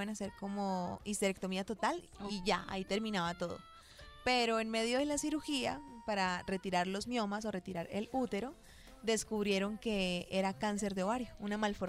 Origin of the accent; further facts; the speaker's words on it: Cúcuta, Norte de Santander, Colombia; Soy de Cúcuta, Norte de Santander.